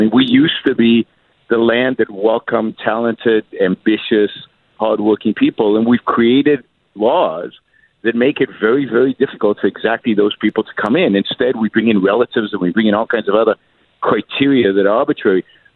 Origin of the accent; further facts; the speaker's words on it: Israel; everybody was a socialist when I grew up in Israel. In the 1960s and 70s, we were all raised as good socialists.